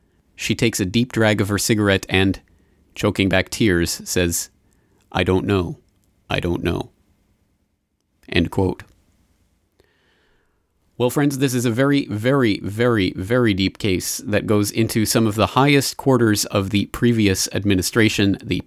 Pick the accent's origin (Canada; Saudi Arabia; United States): Canada; now in Japan; But might I, as a Canadian citizen living here in Japan, be so bold as to suggest for the Americans in the crowd